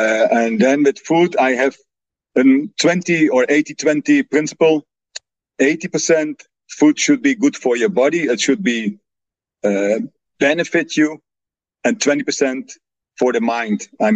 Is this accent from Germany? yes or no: no; Netherlands; English is a second language; you say my name already. I'm original from the Netherlands